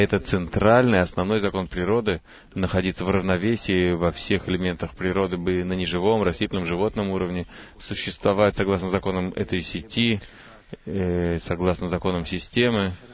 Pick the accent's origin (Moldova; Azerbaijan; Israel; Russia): Israel; Tel Aviv, Tel Aviv District; Добрый вечер … из Тель-Авива.